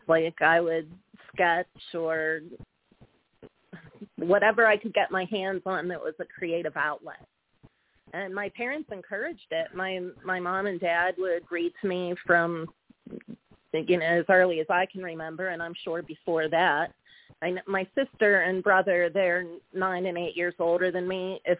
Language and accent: English; Vandergrift, Pennsylvania, United States; I was born and raised in Vandergrift, Pennsylvania, which is about 40 minutes from Pittsburgh. And I lived there my whole life, went to school in Pittsburgh